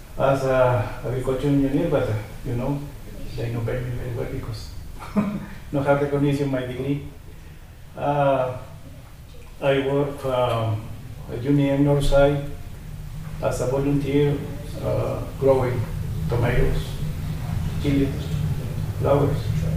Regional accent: Oaxaca, Mexico; English is a second language; now in United States; I am immigrant transition from Mexico, Oaxaca. I am so proud of living here because I am between the Indians. I am in Zapoteco.

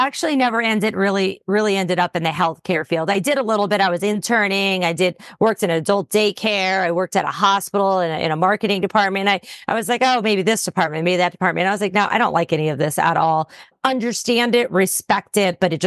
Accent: Wilkes-Barre, Pennsylvania, United States; But yes, I grew up in Wilkes-Barre, Scranton area. I went to Pittston area, and I went to college in Wilkes-Barre, which is King's College.

